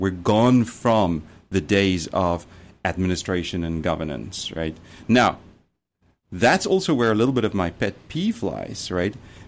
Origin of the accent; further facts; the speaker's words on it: South Africa; Yeah, absolutely, because I'm from South Africa, and then it was legal to work at one.